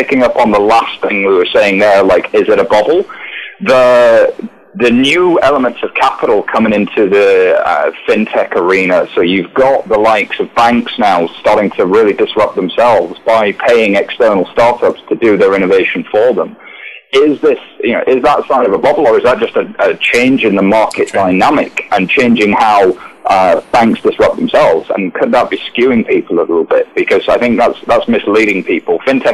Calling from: London, United Kingdom; I'm calling in from sunny London

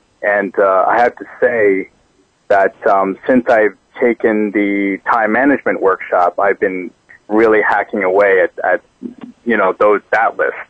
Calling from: Islandia, New York, United States; Right now I'm in Islandia. I'm on Long Island. I'm at work.

